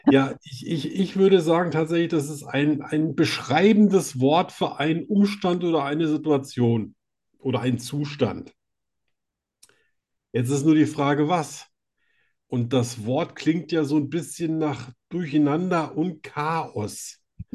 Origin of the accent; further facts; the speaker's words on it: Hesse, Germany; Aber ich komme aus Hessen.